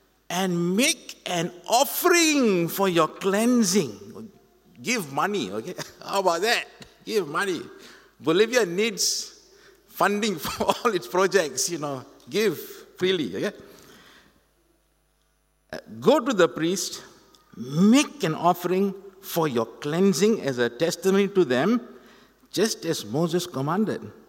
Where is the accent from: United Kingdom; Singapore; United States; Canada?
Singapore; And I shared with him that I was a missionary from Singapore.